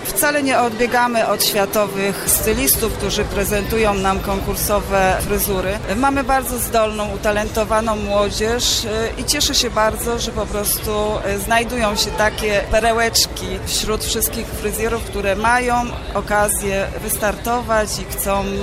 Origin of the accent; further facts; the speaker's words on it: Kraków, Lesser Poland, Poland; jestem z Krakowa